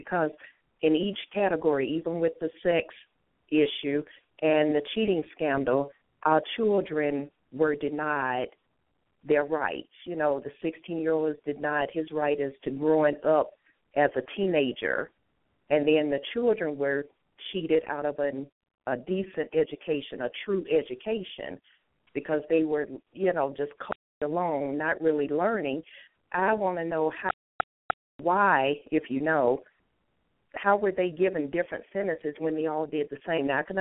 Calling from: Hampton, Georgia, United States; I'm calling from Hampton, Georgia.

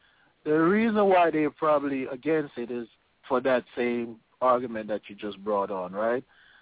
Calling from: Bronx, New York, United States; All right, I'm calling from the Bronx.

